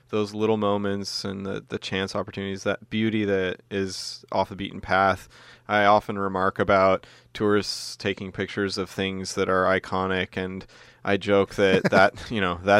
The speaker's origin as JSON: {"language": "English", "town": "New York City", "region": "New York", "country": "United States", "said": "Yeah, I'm a New Yorker."}